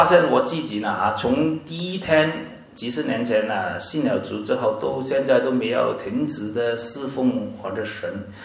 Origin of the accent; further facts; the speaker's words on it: Guangdong, China; accent: Cantonese; 我们广东话就是翻不倒，找不到回头路